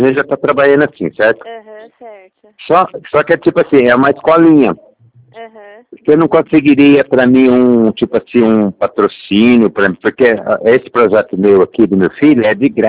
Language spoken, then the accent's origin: Portuguese; Jarinu, São Paulo, Brazil; Eu sou de Jarinu.